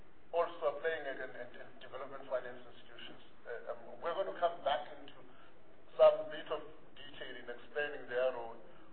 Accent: Eastern Cape, South Africa; in South Africa, I'm normally from the Eastern Cape

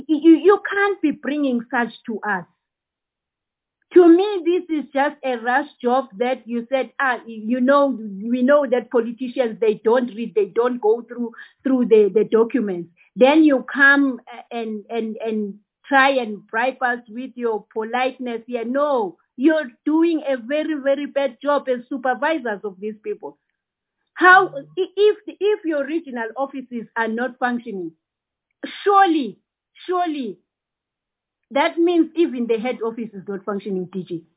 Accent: Mpumalanga, South Africa; you know I'm from Mpumalanga.

